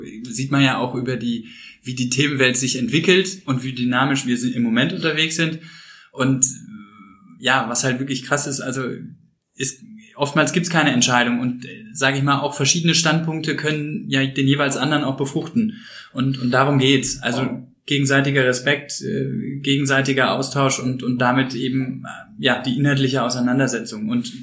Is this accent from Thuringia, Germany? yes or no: no; Cologne, North Rhine-Westphalia, Germany; Als Kölner muss ich jetzt Bier sagen